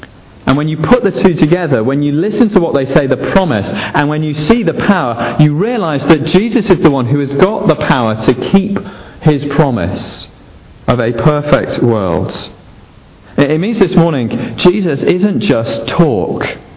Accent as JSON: {"language": "English", "town": "Sheffield", "region": "Yorkshire and the Humber", "country": "United Kingdom", "tie": "born or raised there", "said": "I grew up in Sheffield"}